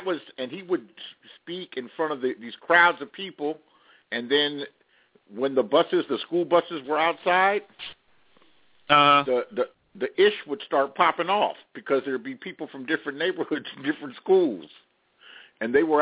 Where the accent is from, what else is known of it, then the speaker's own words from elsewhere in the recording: Los Angeles, California, United States; I'm from Los Angeles. I'm from the home of the gangbang, you know? The literal home from the gangbang. I remember being in elementary school and watching it go down.